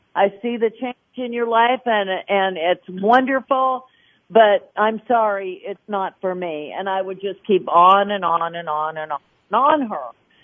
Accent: Newport Beach, California, United States; I ended up moving back to Newport Beach where I was from

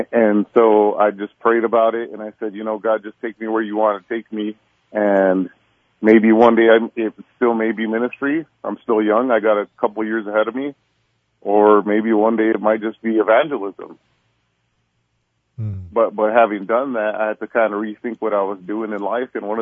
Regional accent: Albuquerque, New Mexico, United States; Well, I grew up here in Albuquerque. I lived here my entire life.

